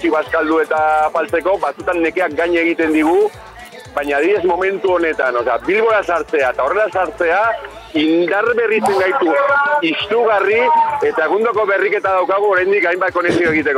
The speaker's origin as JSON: {"language": "Basque", "town": "Arrasate", "region": "Basque Country", "country": "Spain", "lives_now": "Vitoria-Gasteiz, Spain", "said": "ni arrasatearra naiz, eta arrasdei pasatu zenean, ba, aldezarrean korrika ibili nintzen, eta bueno, gaur egun Gasteizen bizi naiz"}